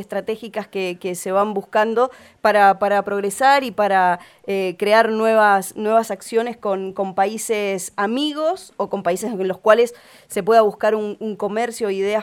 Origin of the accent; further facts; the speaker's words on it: Argentina; Somos muchos los argentinos que queremos que en todos los ámbitos la justicia sea